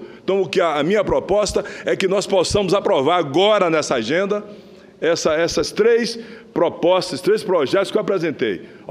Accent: Bahia, Brazil; o povo da minha terra, o povo da Bahia

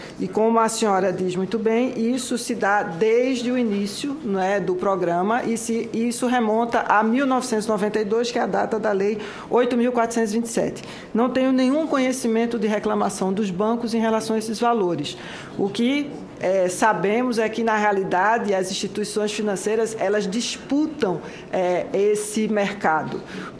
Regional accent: Northeast Region, Brazil; nós somos da mesma região, nós somos do Nordeste

